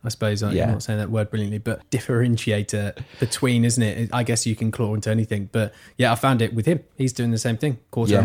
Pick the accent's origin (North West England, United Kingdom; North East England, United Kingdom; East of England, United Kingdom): East of England, United Kingdom; myself to not speak in this kind of weird amalgamation of Essex and East Anglia, because once you, when you're growing up in Suffolk, you have an overspill of London